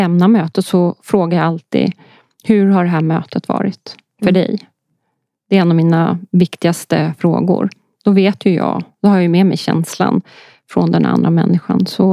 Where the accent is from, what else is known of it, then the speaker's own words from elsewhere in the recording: Poland; Nej, jag är polack.